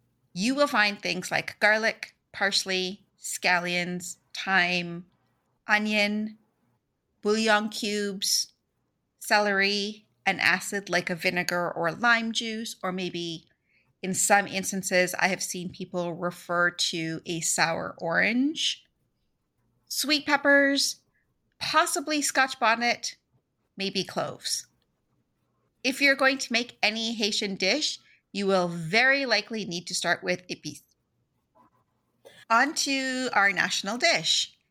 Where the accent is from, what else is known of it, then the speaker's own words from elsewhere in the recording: Canada; Growing up in Canada